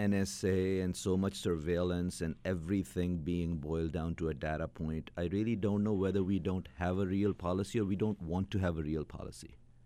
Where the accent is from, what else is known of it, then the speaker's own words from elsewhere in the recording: United States; I as an American, as a Muslim, right here in this country, I want my country to stand up for liberty and freedom for all and justice for all.